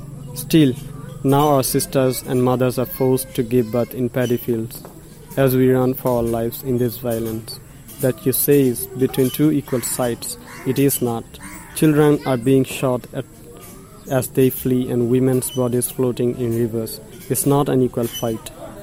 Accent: Rakhine State, Myanmar; For all my life, all 24 years of it, I have been a prisoner in this open-air jail you know as Rakhine State. I was born in Myanmar, as were my parents, but my citizenship was snatched away before I was even conceived.

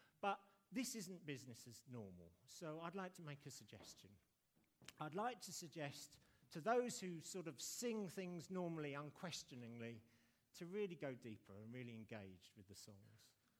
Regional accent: United Kingdom; I know that probably only two or three people have come forward because we're British and we don't really like making sure.

